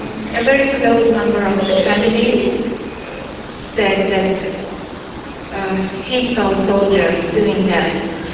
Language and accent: English; Ahvaz, Khuzestan, Iran; I'm coming from Amboz, and Amboz is a city in southwest of Iran.